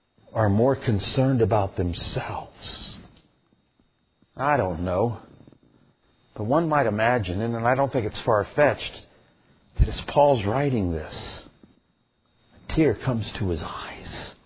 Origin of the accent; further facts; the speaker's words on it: Indiana, United States; some of you know, I'm from Indiana. In Indiana, we play basketball.